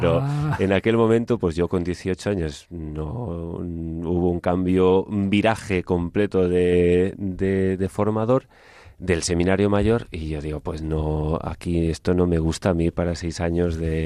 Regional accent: Galicia, Spain; Yo tuve tíos que estudiaron en el seminario, muchos vecinos de mi pueblo que habían estudiado en el seminario, y en Orense pues era más o menos normal

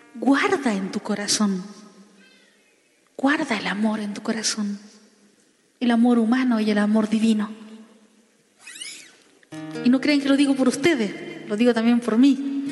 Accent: Chile; En Chile, yo soy chilena

